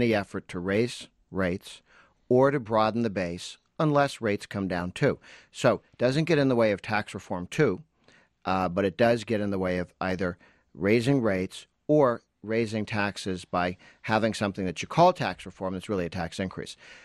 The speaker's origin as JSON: {"language": "English", "region": "Massachusetts", "country": "United States", "tie": "born or raised there", "said": "I grew up in Massachusetts"}